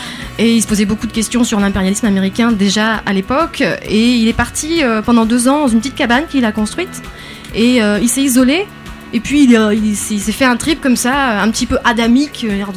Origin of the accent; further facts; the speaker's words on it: France; je voudrais traverser les États-Unis, je suis française